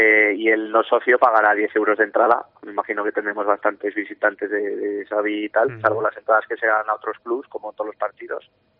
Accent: Aragon, Spain; los 18 convocados somos nacidos y formados en el Jacetano.

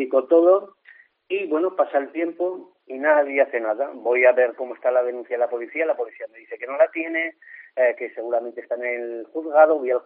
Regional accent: Aragon, Spain; habéis topado con una persona que es de Aragón y en mi tierra hay un dicho

